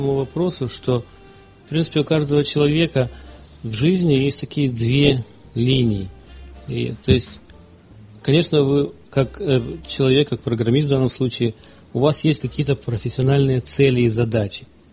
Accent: Ukraine; moved away as an adult; now in United States; в прошлом году я эмигрировал в Штаты из Украины. В Украине работал много лет программистом.

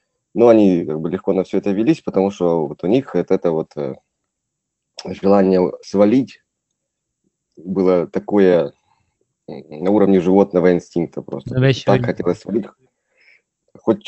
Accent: Kharkiv, Kharkiv Oblast, Ukraine; moved away as an adult; now in Australia; Ну, вообще, я из Харькова, то есть из Украины, так сказать. И в Австралии, в принципе, я как бы в Австралии уже вот 14 лет с небольшим.

